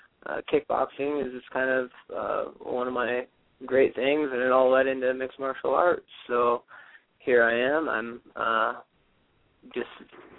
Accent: Arlington, United States; I'm from Arlington, fighting at Arlington Kickboxing Academy.

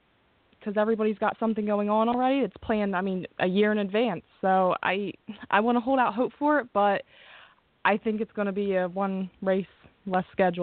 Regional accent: Philadelphia, Pennsylvania, United States; I'm from Philly, so I don't need too many reasons not to like Boston.

